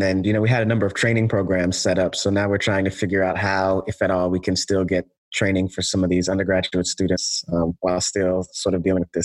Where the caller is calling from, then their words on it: Nashville, Tennessee, United States; I'm calling in right now from Nashville, Tennessee.